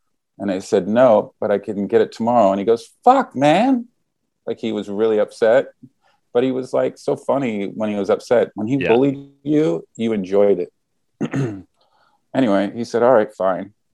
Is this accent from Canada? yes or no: yes; Canada; I'm also Canadian